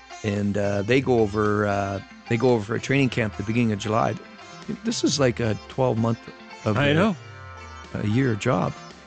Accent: Canada; You know, with us as Canadian coaches coming

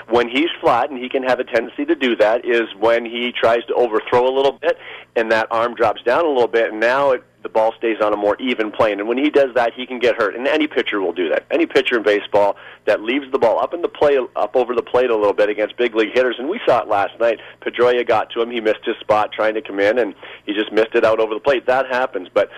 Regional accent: Windsor, Ontario, Canada; being Canadian, I mean, I see the Jays a little bit, but I'm a Windsor boy, which is right on the border of Detroit, so I actually grew up a Tiger fan all my life.

